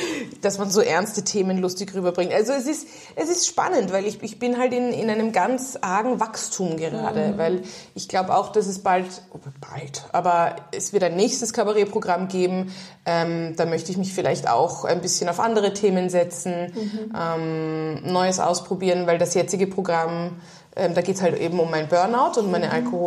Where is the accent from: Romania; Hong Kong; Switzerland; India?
Hong Kong; weil ich bin ja in Hongkong aufgewachsen und da war ich auf einer hochdeutschen Schule